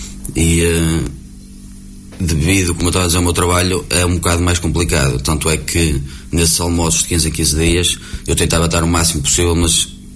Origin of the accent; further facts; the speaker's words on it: Guimarães, Braga, Portugal; também sou natural de Guimarães